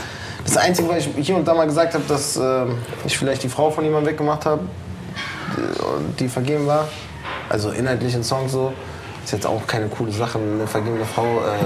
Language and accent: German; Berlin, Germany; Ich bin in Mitte geboren und aufgewachsen. Berlin-Mitte geboren und aufgewachsen.